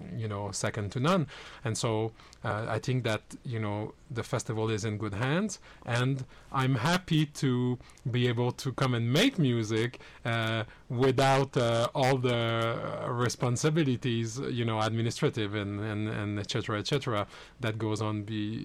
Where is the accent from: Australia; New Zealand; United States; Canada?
Canada; as I'm Canadian, and Canada has a great free healthcare system